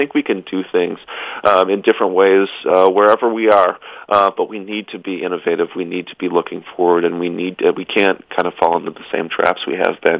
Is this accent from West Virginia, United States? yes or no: no; Adrian, Michigan, United States; I grew up in Adrian, Michigan. You know, a pretty small place in terms of this world.